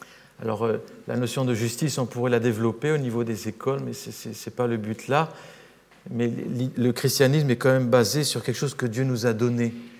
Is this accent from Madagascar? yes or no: no; France; Nous, en tant que Français, on dirait réformée évangélique